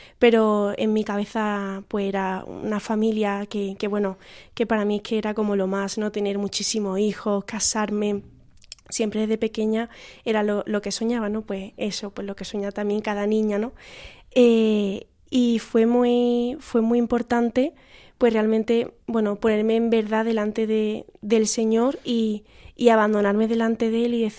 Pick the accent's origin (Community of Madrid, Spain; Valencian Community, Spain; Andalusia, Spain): Andalusia, Spain; Córdoba; soy de Córdoba.